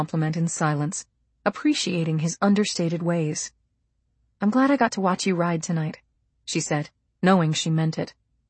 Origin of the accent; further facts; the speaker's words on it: New Jersey, United States; I'm from New Jersey, and I grew up working in a struggling family business.